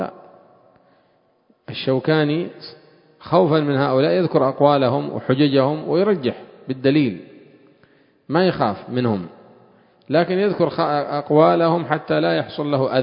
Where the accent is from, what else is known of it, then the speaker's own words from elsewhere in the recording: Yemen; وعندنا في اليمن إيش يقال له؟ رضيع، صح؟